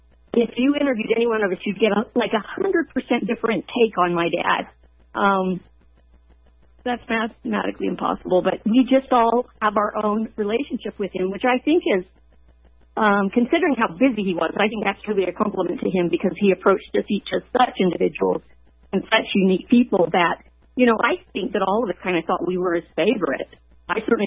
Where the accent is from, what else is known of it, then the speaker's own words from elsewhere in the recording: Provo, Utah, United States; I was raised in Provo, Utah. Went to Provo High School.